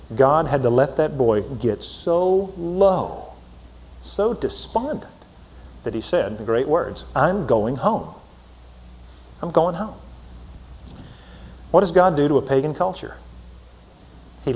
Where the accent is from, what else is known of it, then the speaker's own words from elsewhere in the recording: Beaumont, Texas, United States; born there; Sure, I'm a Christian. I was born in Beaumont.